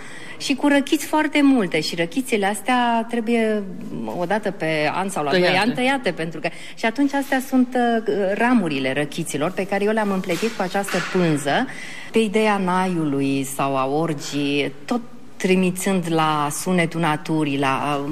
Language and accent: Romanian; Liteni, Suceava County, Romania; born there; este vorba de satul meu în care m-am născut, se numește Liteni, comuna Moara, la 10 km de Suceava. Este un sătuc foarte mic.